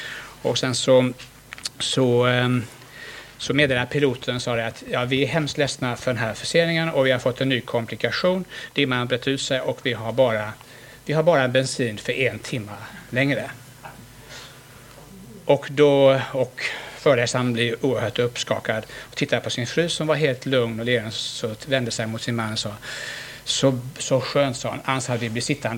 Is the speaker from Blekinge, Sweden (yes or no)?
yes; Ronneby, Blekinge, Sweden; accent: Blekinge dialect; Och jag fick råd när han talade om att jag kom från Ronneby.